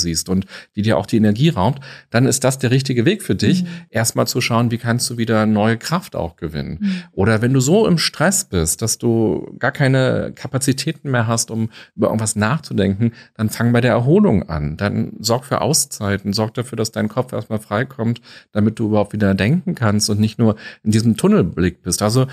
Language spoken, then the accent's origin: German; Berlin, Germany; Ich bin in Berlin aufgewachsen. Wir waren so am Stadtrand in so einer Plattenbauwohnung, so ein Elfgeschosser. Kleine Zimmer, niedrige Decken